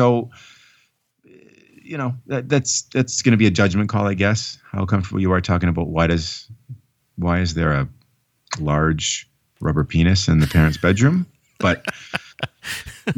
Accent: Canada; I'll be honest with you, as a Canadian, I don't even know what Arbor Day is.

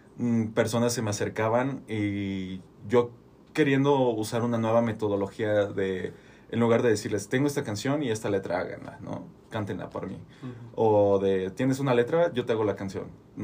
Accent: Celaya, Guanajuato, Mexico; los dos venimos del mismo lugar. Nuestra hometown es Celaya. Y queríamos como, no sé, no representar eso, pero sino hacer resaltar que venimos de Celaya.

